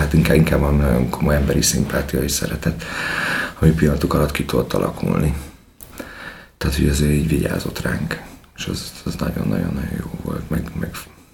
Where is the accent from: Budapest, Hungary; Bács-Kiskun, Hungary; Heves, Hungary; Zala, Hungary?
Budapest, Hungary; Pesti vagyok, és kicsit zűrös volt a gimnáziumi éveim.